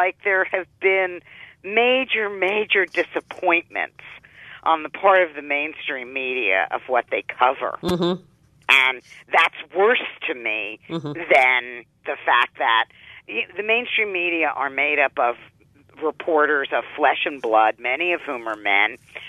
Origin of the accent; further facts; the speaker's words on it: New York, United States; People forgot. I'm from New York, okay? I remember when Clinton ran for the Senate in 2000. And I'm from upstate New York now.